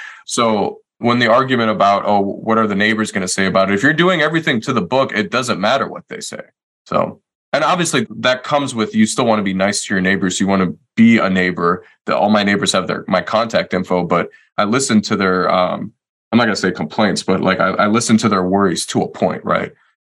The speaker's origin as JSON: {"language": "English", "town": "Detroit", "region": "Michigan", "country": "United States", "said": "Detroit. I'm originally from Detroit."}